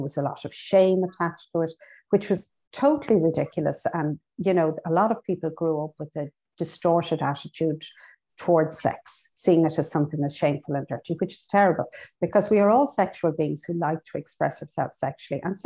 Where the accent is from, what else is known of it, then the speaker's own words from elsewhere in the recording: Ireland; We're not great as Irish people talking about sex.